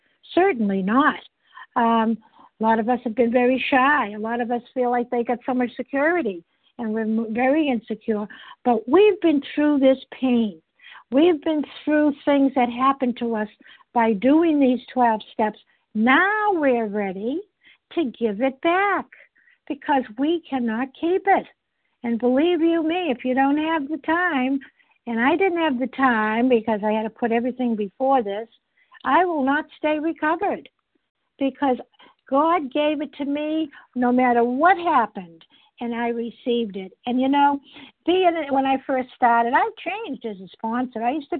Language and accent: English; Massachusetts, United States; I'm from Massachusetts also.